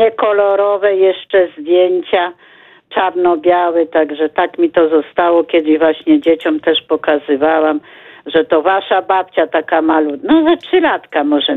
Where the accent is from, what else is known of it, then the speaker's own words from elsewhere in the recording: Lublin, Lublin Voivodeship, Poland; całe moje pokolenie, z dziada, pradziada pochodzimy z Lublina. Moja mama urodziła się na ulicy Szerokiej.